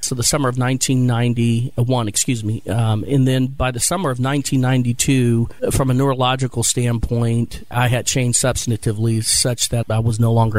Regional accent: Canton, Ohio, United States; So I'm from Canton, Ohio. I spent the first 8 to 9 years of my life in an all-black housing project.

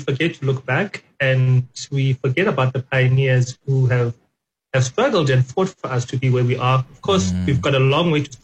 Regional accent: Klerksdorp, North West, South Africa; You know what? Klerksdorp is a strange place. Everyone is quite outspoken there.

